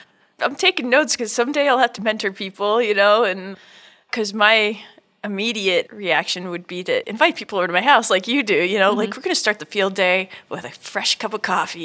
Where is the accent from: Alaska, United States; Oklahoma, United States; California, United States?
Alaska, United States; Gakona; Originally, I grew up in Gakona, Alaska.